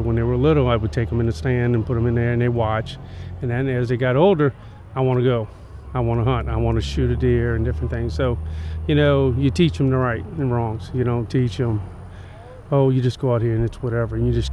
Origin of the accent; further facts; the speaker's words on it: Plaquemine Parish, Louisiana, United States; Well, I'm born and raised in Plaquemine Parish. My wife is from St. Bernard Parish, 12 miles away.